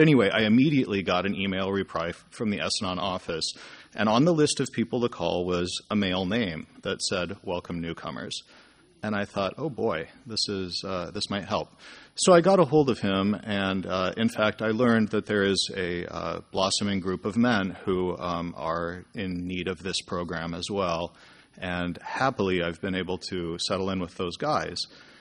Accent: San Juan, Puerto Rico; from San Juan, Puerto Rico.

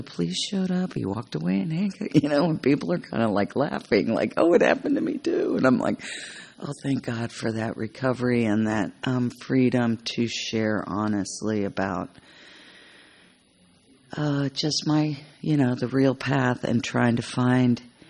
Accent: Houston, Texas, United States; from Houston.

